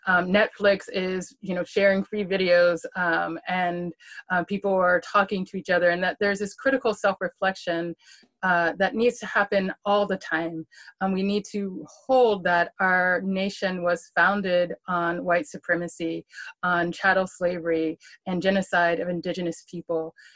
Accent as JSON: {"language": "English", "region": "Georgia", "country": "United States", "tie": "born or raised there", "said": "I grew up in Georgia, right? And so we think about folks with hoods, the KKK"}